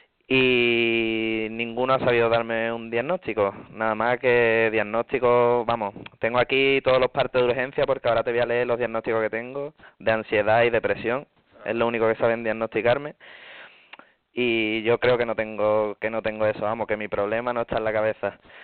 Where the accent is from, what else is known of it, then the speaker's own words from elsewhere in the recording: Cádiz, Andalusia, Spain; Sí, yo soy de Cádiz, de Andalucía.